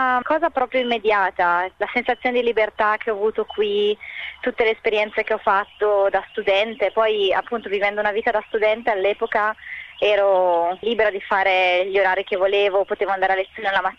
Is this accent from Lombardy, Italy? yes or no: yes; Orzinuovi, Lombardy, Italy; moved away as an adult; now in Perth, Australia; io sono bresciana, della provincia di Brescia per essere precisi. Se vuoi ti posso anche dire il paese, che si chiama Orzi Nuovi. Sono stata architetto anche in Italia, quindi ho studiato da architetto a Milano, al Politecnico. Sono arrivata a Perth nel 2013